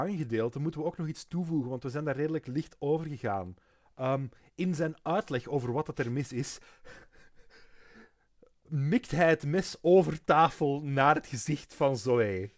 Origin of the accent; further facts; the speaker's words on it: Flanders, Belgium; Want wij zijn Vlamingen